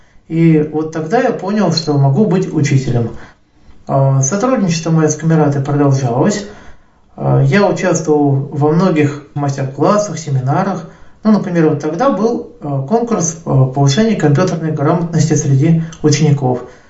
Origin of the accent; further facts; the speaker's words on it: Nizhny Novgorod Oblast, Russia; из Нижегородской области. Мне 40 лет.